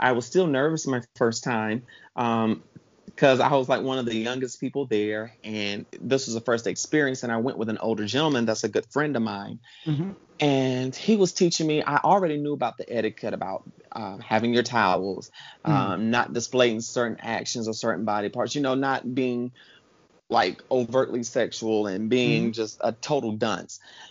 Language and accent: English; South Carolina, United States; now in Washington, United States; I'm originally from South Carolina.